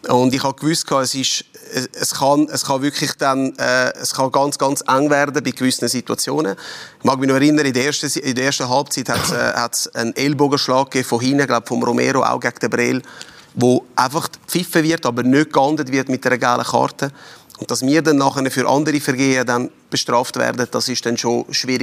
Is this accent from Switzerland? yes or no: yes; Switzerland; Wir sind Schweizer